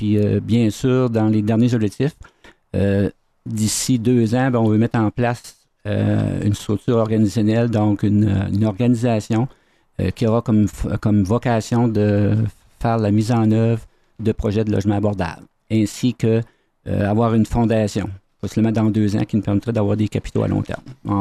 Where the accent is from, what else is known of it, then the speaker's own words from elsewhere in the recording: Murray Settlement, New Brunswick, Canada; de Murray Settlement, qui fait partie de Nouvelle-Arcadie.